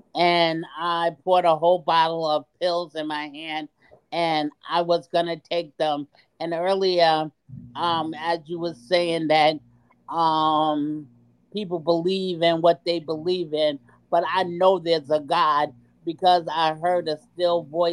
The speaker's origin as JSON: {"language": "English", "town": "Long Island", "region": "New York", "country": "United States", "said": "I'm from Long Island, New York. I live in Copaig."}